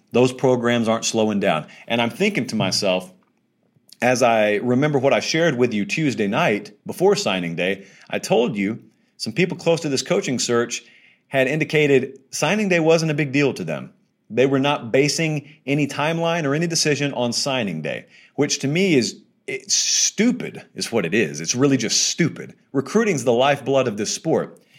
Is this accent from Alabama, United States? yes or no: yes; Alabama, United States; But also, I grew up in the South. I grew up near Auburn.